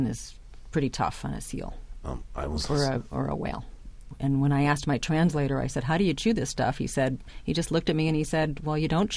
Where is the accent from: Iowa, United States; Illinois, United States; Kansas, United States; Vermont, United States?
Illinois, United States; Chicago; And it was colder than anything I've ever felt, and I grew up in Chicago, so yes, it was very cold, even in summer.